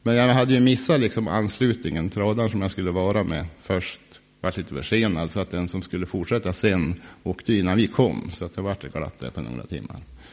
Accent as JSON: {"language": "Swedish", "town": "Ränsten", "region": "Norrland", "country": "Sweden", "said": "Jag är ingenting annat än en norrlänning. Jag har inga erfarenheter. Jag kommer från Ränsten."}